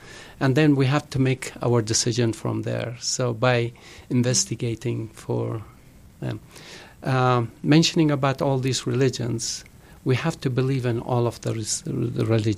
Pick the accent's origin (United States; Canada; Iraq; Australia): Iraq; English is a second language; moved away; So, but happened that I born and raised in Iraq, and it was some persecution, not just on the Baha'is, other minorities too.